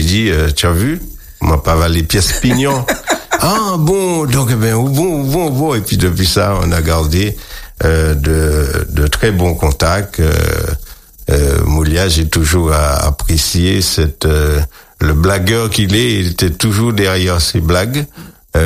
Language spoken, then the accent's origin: French; Martinique; J'ai dit je suis de la Martinique et je suis venu.